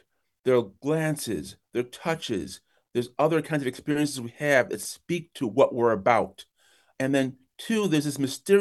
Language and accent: English; Brockport, New York, United States; also born or lived in Kingston, Jamaica; I was born in Kingston, Jamaica, but I grew up in Brockport, New York.